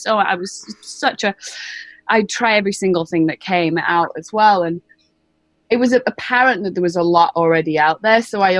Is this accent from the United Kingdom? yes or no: yes; Manchester, North West England, United Kingdom; growing up in Manchester and England and Catholic